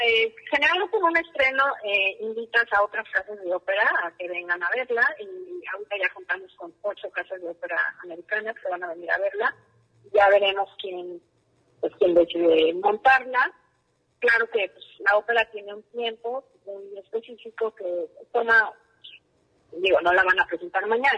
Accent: Mexico City, Mexico; yo soy músico, soy de la Ciudad de México, y crecí, bueno, en un ambiente musical muy fuerte.

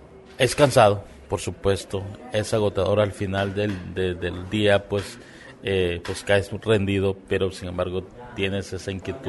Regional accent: Mexico; como movimiento, como sociedad civil, como mexicanos

